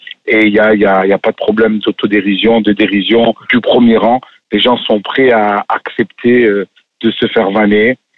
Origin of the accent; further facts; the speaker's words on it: Marseille, Provence-Alpes-Côte d'Azur, France; Je viens d'un quartier où on se chambre pas mal. Je viens de Marseille et c'est une arme de défense.